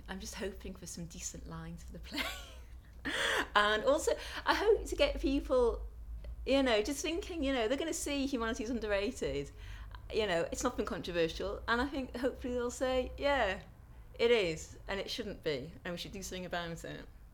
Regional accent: United Kingdom; born there; I'm a Christian because I was born in Britain, you know, it's, you know, what I was brought up

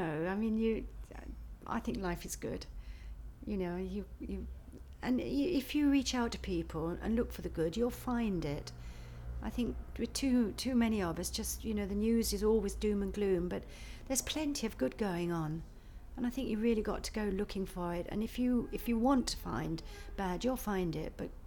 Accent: Harrow, London, United Kingdom; also born or lived in Stanmore; I mean, I'm a Londoner. I was brought up in Harrow on the Hill and then Stanmore, so I lived on the end of the Northern Line, so London is my home ground really

